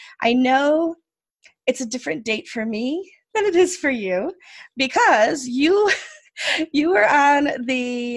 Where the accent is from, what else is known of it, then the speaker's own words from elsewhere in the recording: United States; And it's probably not true that I'm the only American in the Canadian Slack channel anymore, but I know that I'm the token American in the Slack channel for Canadian Slack.